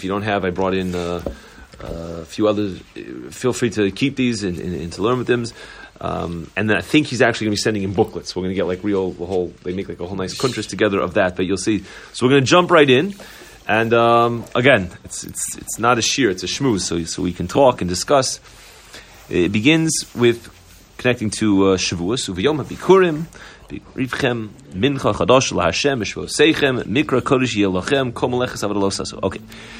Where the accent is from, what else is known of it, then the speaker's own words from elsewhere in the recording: California, United States; When I was in high school, I grew up in Southern California.